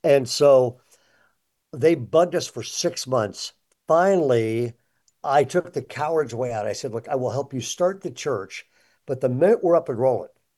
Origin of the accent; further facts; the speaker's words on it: California, United States; I grew up in Southern California.